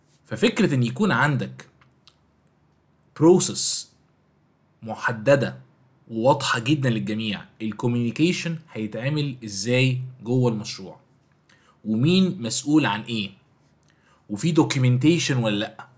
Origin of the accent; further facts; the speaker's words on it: Egypt; ان انت النهاردة في عندنا في مصر كده ثقافة لطيفة جدا